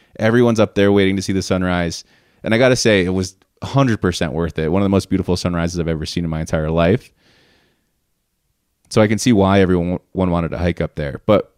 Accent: United States; had met another American. So it was like nice to be able to talk to someone, I guess, you know, in my native tongue

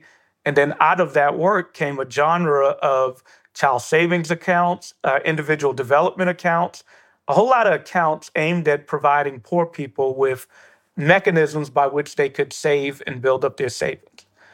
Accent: New York City, New York, United States; I grew up in Bedford-Stuyvesant, and my parents, through struggle, were able to afford me to go to an elite private school, Brooklyn Friends.

